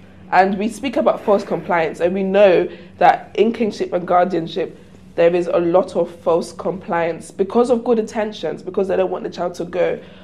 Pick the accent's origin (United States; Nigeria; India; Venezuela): Nigeria; because I am Nigerian, and I see sometimes the intention is more than the capacity.